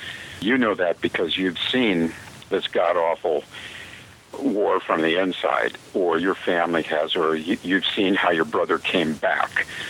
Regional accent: Minneapolis, Minnesota, United States; maybe I was in a bubble in my hometown in Minneapolis, Minnesota, but we never had that issue.

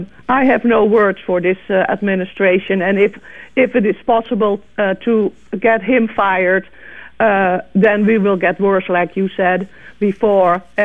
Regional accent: Netherlands; I grew up in the Netherlands, of course, where we don't have Halloween.

